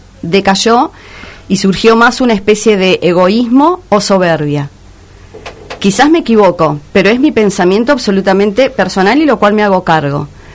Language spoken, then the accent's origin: Spanish; Pinamar, Buenos Aires Province, Argentina; Y yo soy una vecinalista, soy de Pinamar.